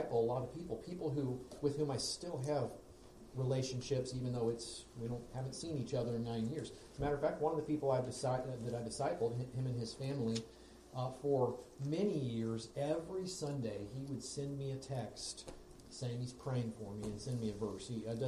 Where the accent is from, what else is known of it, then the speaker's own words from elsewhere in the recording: Cincinnati, Ohio, United States; I'm not from California. I'm Cincinnati, Ohio, and lived there for 40 years.